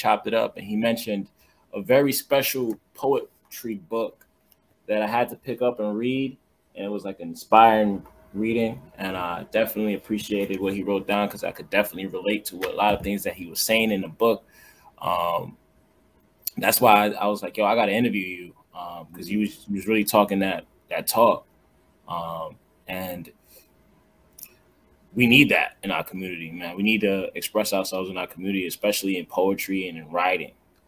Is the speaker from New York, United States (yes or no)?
yes; Flatbush, New York, United States; I grew up in Flatbush. I think Flatbush had kind of like one of those a high crime rate, but you know, it was very majority of it was Haitian.